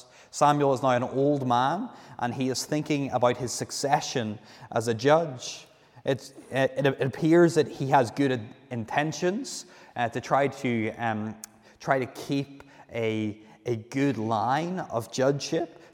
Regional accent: United Kingdom; Take, for example, the monarchy in my home country, Britain, in the United Kingdom.

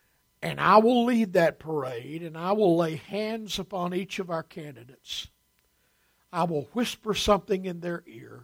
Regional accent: Josephine, Texas, United States; When we grew up out in Josephine, Texas, we had three pair of shoes.

